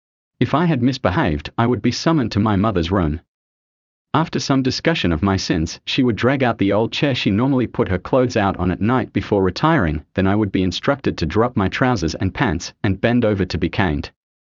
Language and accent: English; South Africa; When I was growing up in South Africa during the 1960s, the cane was in widespread use for corporal punishment.